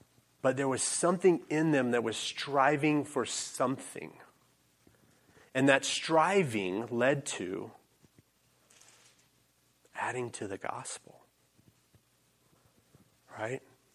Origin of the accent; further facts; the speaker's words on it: Mexico; so in Mexico, I grew up in Mexico on the mission field.